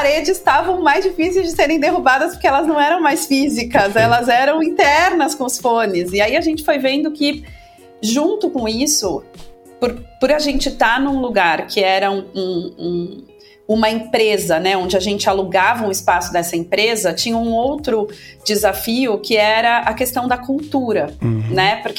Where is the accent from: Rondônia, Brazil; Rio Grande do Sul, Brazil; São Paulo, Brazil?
São Paulo, Brazil; born there; eu nasci em São Paulo, eu atualmente moro entre São Paulo e Rio de Janeiro